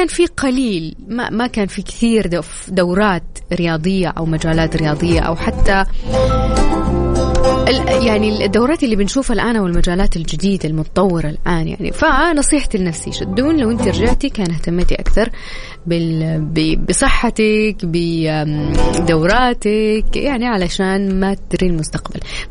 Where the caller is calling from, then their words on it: Riyadh, Riyadh Province, Saudi Arabia; من الرياض